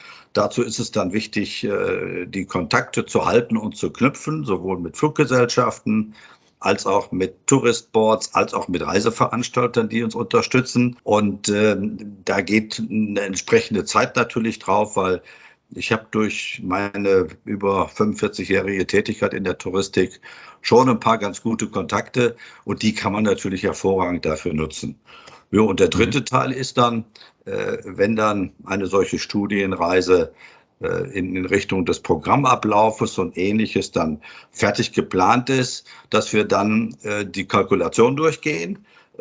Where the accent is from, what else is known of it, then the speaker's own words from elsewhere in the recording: Essen, North Rhine-Westphalia, Germany; moved away; Also ich bin heute nicht mehr allzu oft, aber ab und an noch in meiner alten Heimat in Essen. Und die leugne ich nicht, im Gegenteil. Ich finde das toll da. Und ich habe mich an, obwohl ich seit 38 Jahren jetzt im Hessenland lebe